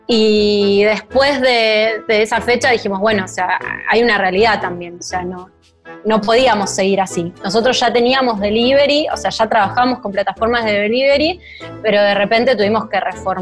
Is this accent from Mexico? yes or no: no; Argentina; nosotros como argentinos no tenemos como esa noción de que la comida tiene mucho tiempo de cocción